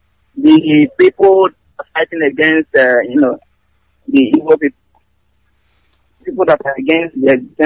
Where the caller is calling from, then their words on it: Adamawa, Nigeria; I'm calling from Nigeria.